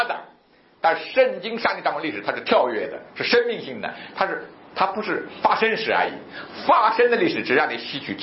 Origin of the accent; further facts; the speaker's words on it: China; 感谢主，上帝让我们中国人的生命是比较强壮。